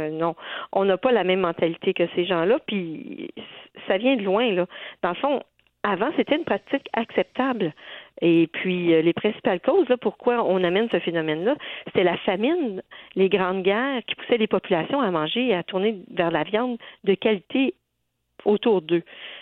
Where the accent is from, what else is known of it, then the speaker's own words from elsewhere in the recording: Ontario, Canada; il y en a 46 qui se sont trouvés chez nous au Canada, en Ontario.